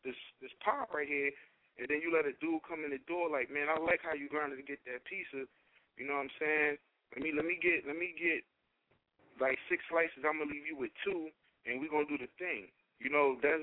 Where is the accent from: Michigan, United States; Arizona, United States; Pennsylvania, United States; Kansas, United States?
Pennsylvania, United States; Philadelphia; I'm from Philly, but I pay homage, man.